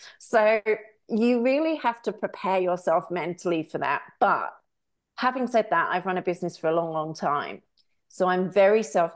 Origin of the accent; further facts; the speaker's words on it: United Kingdom; I live in England for quite, or did, you know, I'm British.